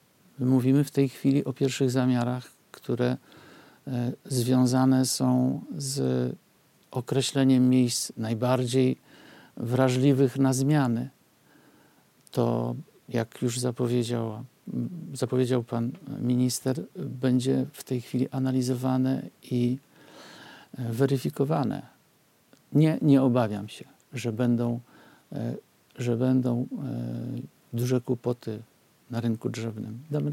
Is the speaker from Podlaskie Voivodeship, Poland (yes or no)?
yes; Białystok, Podlaskie Voivodeship, Poland; born there; Mówię to, żeby skończyć tym, że jestem urodzony w Białymstoku.